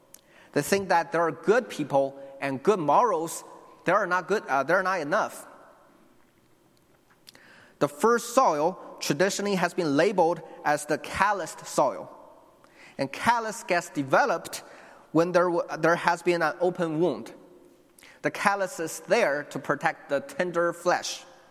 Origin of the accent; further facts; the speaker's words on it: China; moved away as an adult; now in United States; I was born and raised in China, and I came to the U.S. in 2013 to pursue my education in Moody Bible Institute. I grew up in the church